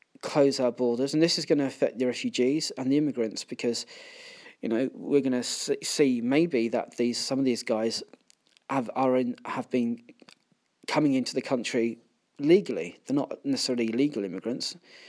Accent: London, United Kingdom; I've lived in London for years. I'm from London.

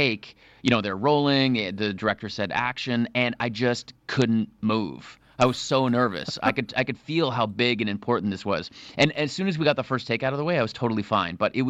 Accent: Canada; I grew up in Canada.

